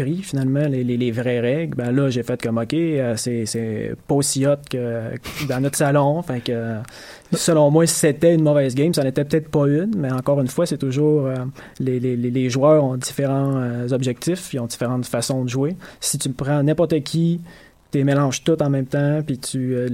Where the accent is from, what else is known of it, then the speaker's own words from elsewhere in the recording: Quebec, Canada; j'ai commencé jeune, j'avais une chimie de groupe dans mon coin du Lac-Saint-Jean.